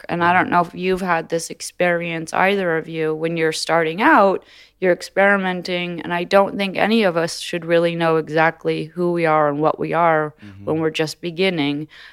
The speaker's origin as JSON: {"language": "English", "town": "Los Angeles", "region": "California", "country": "United States", "tie": "born or raised there", "said": "I'm such a punk brat from Los Angeles, no one inspired me whatsoever. And I never would I grew up in Los Angeles as a baby"}